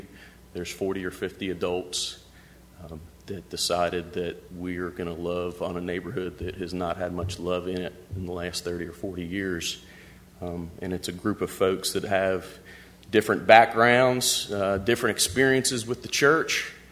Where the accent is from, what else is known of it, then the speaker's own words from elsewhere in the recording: New Jersey, United States; I grew up in New Jersey outside of Philly.